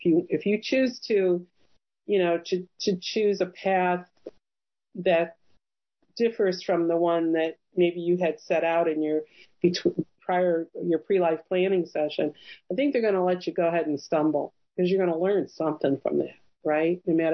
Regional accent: Chicago, Illinois, United States; now in Charlottesville, United States; I grew up in Chicago, moving from the Chicago suburbs to Charlottesville, Virginia was unheard of.

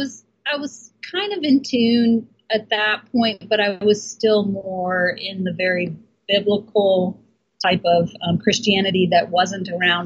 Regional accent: Portland, United States; I'm from Portland.

